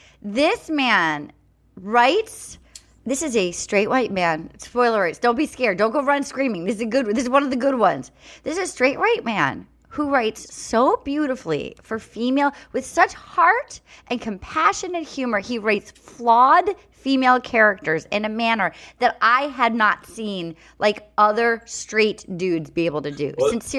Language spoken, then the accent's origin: English; Rhode Island, United States; accent: Rhode Island; My Rhode Island accent, Ryan and I have been talking in thick Rhode Island accents for the last 2 weeks.